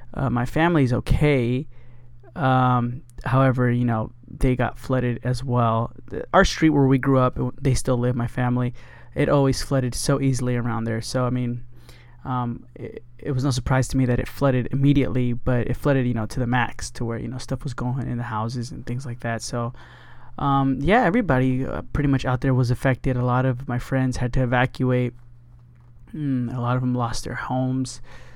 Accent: Sugar Land, Texas, United States; I'm from Sugar Land, Texas, which is like literally 2 minutes away from Houston. I lived in Fort Bend County, right near Harris County, like 2 minutes away from Harris County.

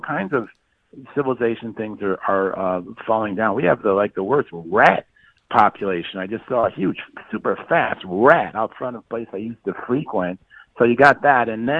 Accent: Midwest, United States; And I understand I'm a Midwesterner, so Southerners are going to want a Southern leader.

